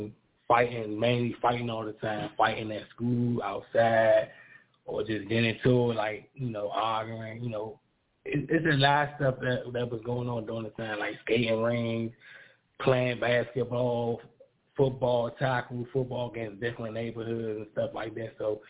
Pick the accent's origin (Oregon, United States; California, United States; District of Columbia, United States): District of Columbia, United States; Washington; I'm from Washington, D.C.